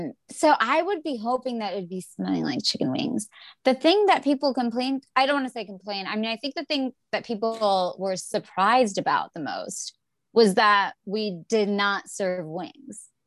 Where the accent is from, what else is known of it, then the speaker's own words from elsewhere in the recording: Indiana, United States; And I mean, I grew up in Indiana for the most part.